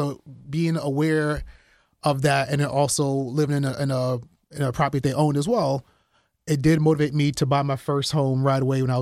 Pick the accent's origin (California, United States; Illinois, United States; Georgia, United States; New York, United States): New York, United States; Brooklyn; also born or lived in Guyana; now in Pennsylvania, United States; I'm from the Caribbean, from Guyana. I grew up in Brooklyn, New York, and then I've lived in Pennsylvania for probably over 10 years now.